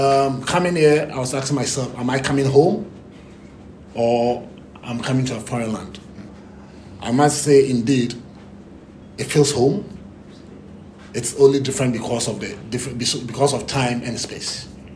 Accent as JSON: {"language": "English", "country": "Ghana", "said": "for me, as a Ghanaian and as an entrepreneur, having the future or looking at the future of coming to do business in Barbados"}